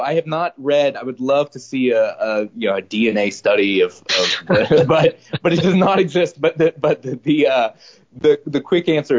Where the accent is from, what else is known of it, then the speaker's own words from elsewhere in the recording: Lafayette, Louisiana, United States; University of Louisiana at Lafayette, which is my hometown.